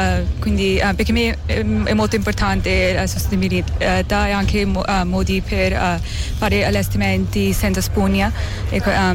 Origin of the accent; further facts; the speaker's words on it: Canada; Italian is a second language; now in Florence, Italy; Sono canadese, però vivo a Firenze.